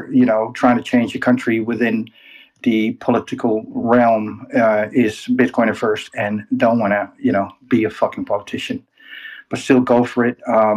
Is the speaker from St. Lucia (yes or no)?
no; Netherlands; I'm from the Netherlands, ex-Navy, ex-MP.